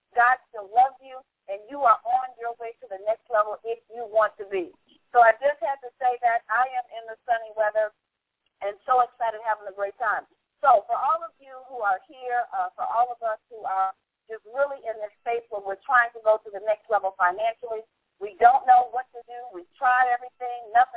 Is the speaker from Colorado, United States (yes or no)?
no; Chicago, Illinois, United States; because I know in my hometown in Chicago, it's brutally cold, it's snowing, and all kinds of things.